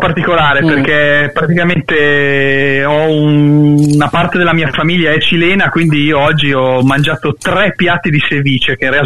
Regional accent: Lombardy, Italy; Beh, ma io sono lombardo, quindi ti puoi immaginare, dal panettone in giù è tutta roba nostra

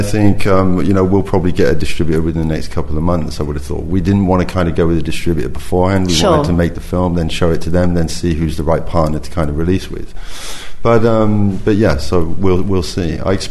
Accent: England, United Kingdom; I'm from the working class, that's how I grew up in England.

